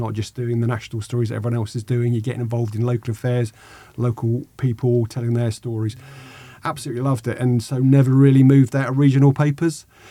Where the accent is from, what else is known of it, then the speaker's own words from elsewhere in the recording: Cowplain, South East England, United Kingdom; So I'm from Cowplain.